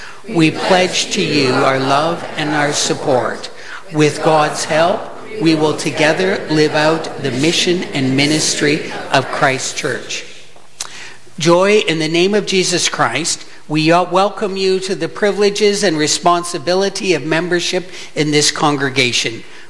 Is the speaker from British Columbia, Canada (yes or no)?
no; Windsor, Ontario, Canada; there's a few other people from Windsor here. You heard a little, you know, yes. I being one of them. I grew up in Windsor.